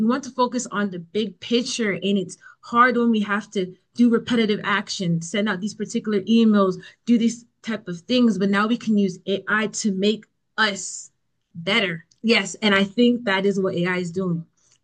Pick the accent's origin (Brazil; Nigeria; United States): Nigeria; Okay, so I'm Nigerian American, so yeah, I'm from Nigeria.